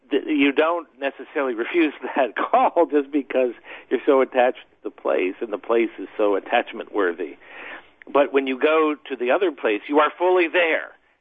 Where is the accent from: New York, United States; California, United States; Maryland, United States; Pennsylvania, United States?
Maryland, United States; also born or lived in New Orleans; I'm from Maryland, and I grew up in Maryland, got all my formal education there.